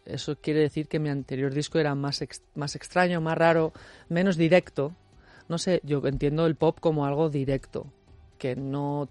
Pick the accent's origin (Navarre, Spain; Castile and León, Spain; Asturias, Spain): Castile and León, Spain; Valladolid; Yo soy de Valladolid y estaba pasando unos días allí